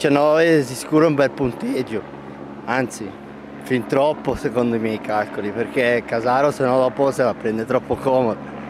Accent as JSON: {"language": "Italian", "town": "Colico", "region": "Lombardy", "country": "Italy", "said": "Arrivo da Colico, in cima al lago di Como, in provincia di Lecco."}